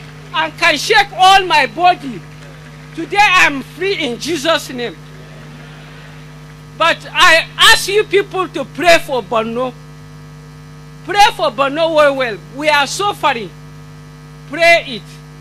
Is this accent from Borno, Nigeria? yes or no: yes; Borno, Nigeria; English is a second language; I come from Borno State.